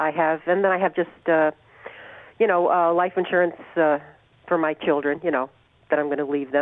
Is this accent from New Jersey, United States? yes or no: yes; New Jersey, United States; I sound like a Pennsylvanian. Okay, I'm from Jersey originally.